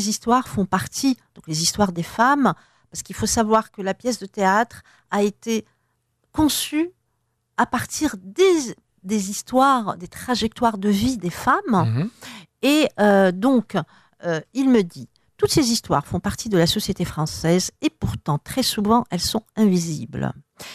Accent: Béjaïa, Béjaïa Province, Algeria; un chanteur de ma ville natale, qui est Béjaïa.

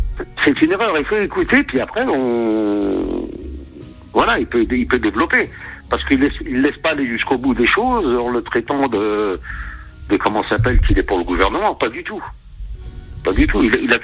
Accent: Algeria; Ah oui, je suis algérien, oui.

